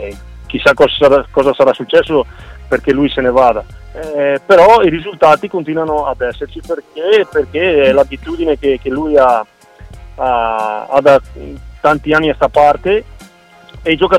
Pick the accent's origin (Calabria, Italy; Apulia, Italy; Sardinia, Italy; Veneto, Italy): Veneto, Italy; Padua; Io da buon padovano, da buon tifoso del Padova